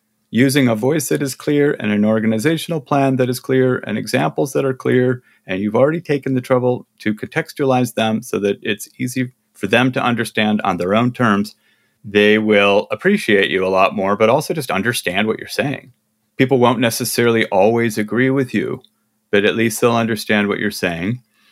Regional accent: Midwest, United States; I'm from the Midwest. We don't do that.

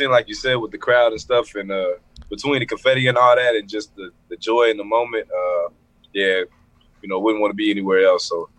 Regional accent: Dallas, Texas, United States; I'm from Dallas, Texas, you know, so I'll be back there soon

